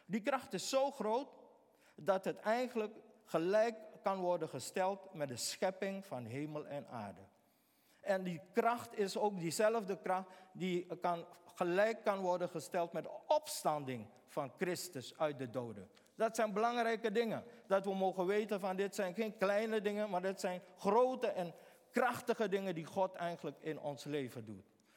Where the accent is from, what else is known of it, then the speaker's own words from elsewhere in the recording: Suriname; Ik ben in Suriname geboren. Ik ben in Suriname opgetogen. Ik ken de Suriname op en top.